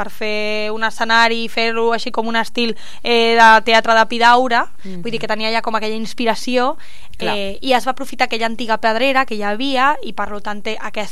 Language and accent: Catalan; Catalonia, Spain; jo sempre tiro cap a la pela com a bona catalana que sóc